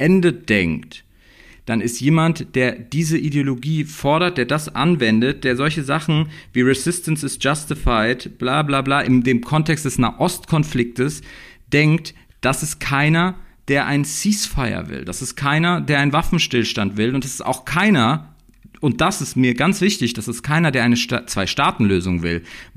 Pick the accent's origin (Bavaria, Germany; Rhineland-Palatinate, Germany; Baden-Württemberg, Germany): Baden-Württemberg, Germany; Heidelberg; Dass man in Heidelberg, meiner Heimatstadt